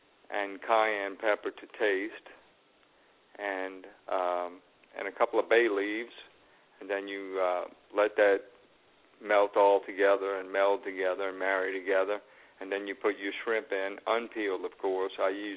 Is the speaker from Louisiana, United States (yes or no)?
yes; New Orleans, Louisiana, United States; Well, I am from New Orleans, so I can do a lot more than boil a hot dog.